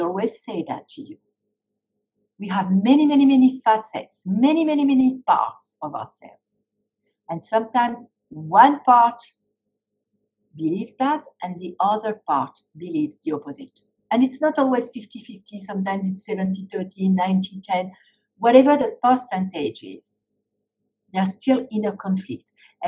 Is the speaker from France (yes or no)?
yes; France; because I loved the US, I was growing up in France, I used to daydream as a teenager